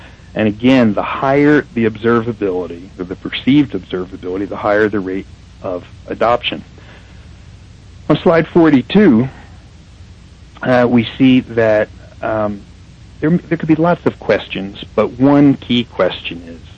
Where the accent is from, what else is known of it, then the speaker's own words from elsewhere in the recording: Colorado, United States; here in my home state of Colorado